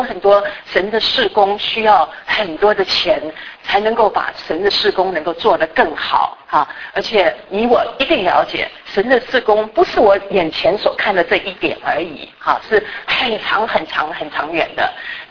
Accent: Taiwan; now in United States; 我是安徽人，我在台湾长大，然后我到美国来读书，现在是美国的公民，可是我是美籍的华人啊

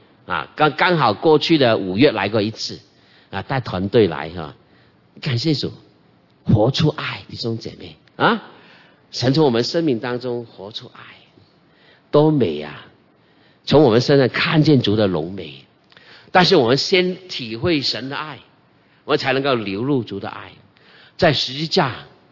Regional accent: Guangdong, China; 我们广东人，广东牧师啊，证婚的时候

